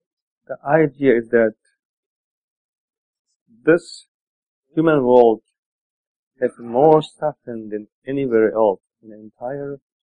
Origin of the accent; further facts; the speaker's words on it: Tibet, China; I grew up in Tibet. I was a renunciate for a very long time.